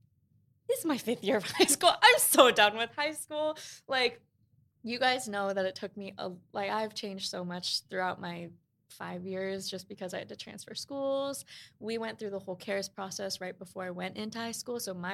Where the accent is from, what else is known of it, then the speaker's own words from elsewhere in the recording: Queens, New York, United States; Like we grew up in Queens. I was only allowed to stay in Queens.